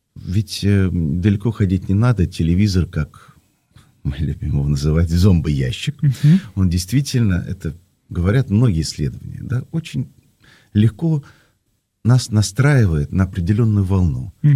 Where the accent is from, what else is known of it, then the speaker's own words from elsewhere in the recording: Moscow, Russia; мы интеллигентные москвичи с вами